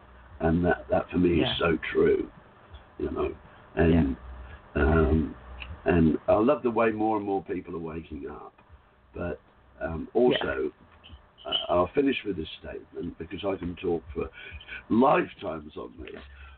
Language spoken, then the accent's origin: English; Australia; And a lot of people find me confrontational, but I am Australian and I am blunt and I stand in my truth.